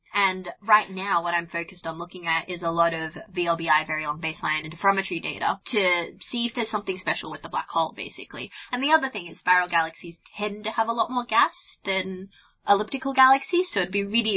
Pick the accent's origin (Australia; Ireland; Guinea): Australia; now in United Kingdom; So, I'm really excited about the UK. I grew up in Australia.